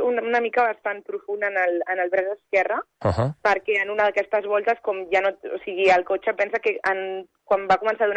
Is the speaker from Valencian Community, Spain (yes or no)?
no; Cerdanyola del Vallès, Catalonia, Spain; De Cerdanyola del Vallès.